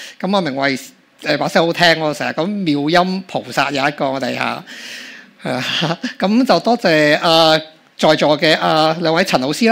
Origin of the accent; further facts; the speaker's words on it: China; 我哋中國人係咪覺得自己好叻啊？即係我哋漢傳嘅佛教好叻